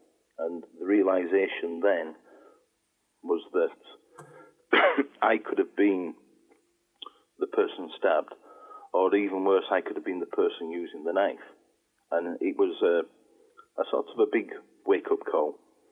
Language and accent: English; Sheffield, Yorkshire and the Humber, United Kingdom; I am originally from Sheffield. I've got family roots over there and friends over there.